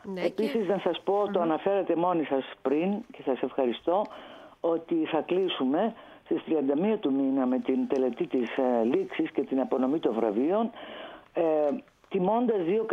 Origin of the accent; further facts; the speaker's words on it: Kefalonia, Ionian Islands, Greece; Το λέω ωραίο γιατί είμαι από την Κεφαλονιά και μας στείλανε κρασί από εκεί.